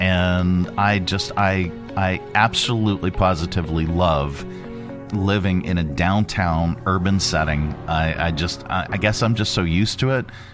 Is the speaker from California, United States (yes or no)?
no; Johnstown, Pennsylvania, United States; there's a downtown loft in the town I grew up in Johnstown, Pennsylvania.